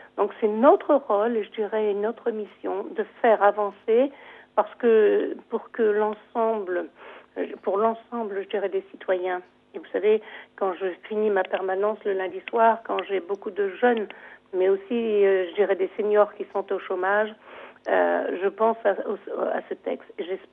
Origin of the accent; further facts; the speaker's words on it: Hauts-de-France, France; je suis originaire et que j'habite, je suis députée du Pas-de-Calais.